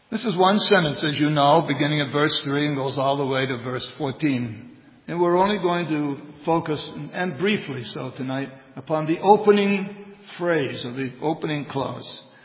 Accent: Maine, United States; It was a gospel song that was commonly sung in the church that I grew up in Maine.

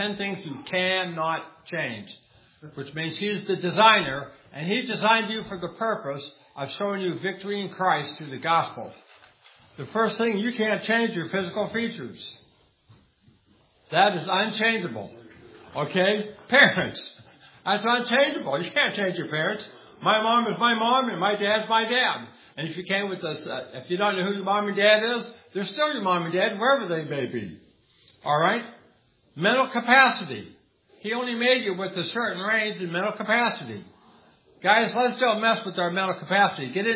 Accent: England, United Kingdom; born there; I was born in England. I can't change that. That's where I was born.

